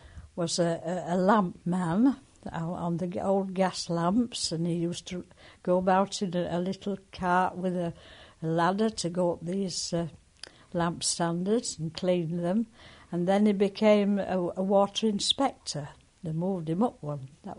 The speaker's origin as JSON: {"language": "English", "town": "Leeds", "region": "Yorkshire and the Humber", "country": "United Kingdom", "tie": "born or raised there", "said": "I was born in 1931 in the Leeds Hospital."}